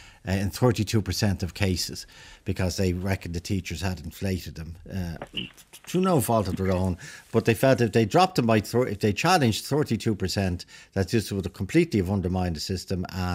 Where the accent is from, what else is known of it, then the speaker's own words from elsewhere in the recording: Dublin, Leinster, Ireland; I know when I was growing up in Ballyfermot